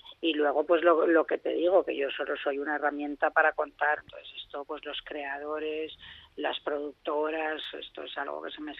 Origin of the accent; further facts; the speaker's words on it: Catalonia, Spain; O sea, es que yo soy catalana, ¿sabes lo que te digo?